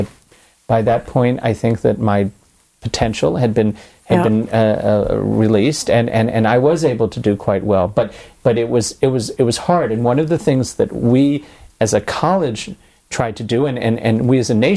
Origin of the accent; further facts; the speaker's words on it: Lexington, Kentucky, United States; I grew up in Lexington, Kentucky